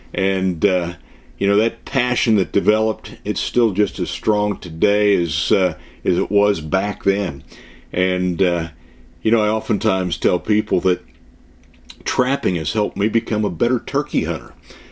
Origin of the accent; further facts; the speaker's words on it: Pennsylvania, United States; moved away as an adult; That's right. I grew up in Pennsylvania and remained there until 1978. And at that time, I took off for the South to South Carolina